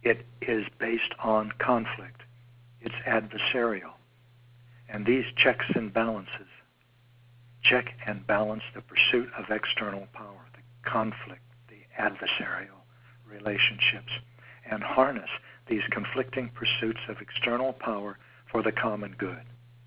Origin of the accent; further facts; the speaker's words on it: United States; because I'm American and because I'm most familiar with the American form of government, I'll refer to that.